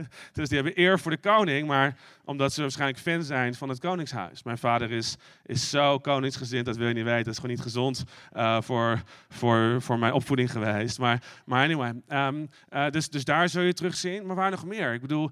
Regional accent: Netherlands; Ik bedoel, ich bin ein Hollander, zou je kunnen zeggen. Maar ik ben 100% Nederlands.

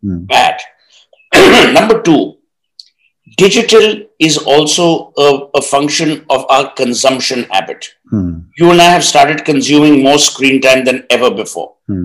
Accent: Kolkata, West Bengal, India; When we were growing up in Calcutta, we never bought branded tea.

